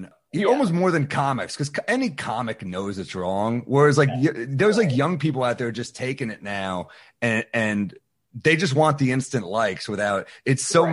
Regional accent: New York City, New York, United States; Well, I'm from New York City, so I would go to the club sometimes

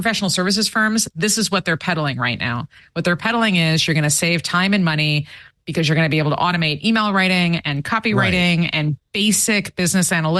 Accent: Midwest, United States; And I'm from Middle America, so this is not a knock against Middle America.

